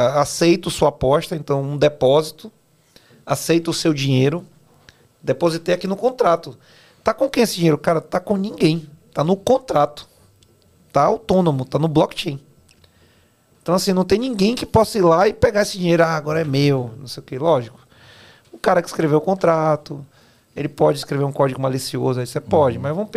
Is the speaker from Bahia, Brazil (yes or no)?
yes; Bahia, Brazil; como bom baiano